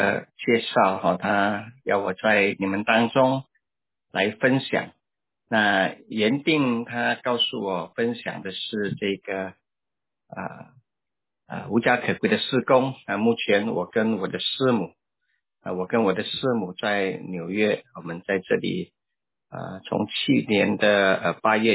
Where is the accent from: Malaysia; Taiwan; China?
Malaysia; moved away as an adult; now in United States; 我是马来西亚人，那我在1993年到2018年，一共有25年在马来西亚